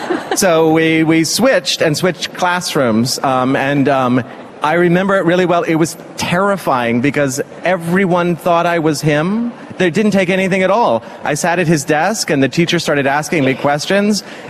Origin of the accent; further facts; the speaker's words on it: Rockville, Maryland, United States; I remember a friend I made in college, when I told him I was from Rockville, Maryland, he said, now I understand why you dress the way you do.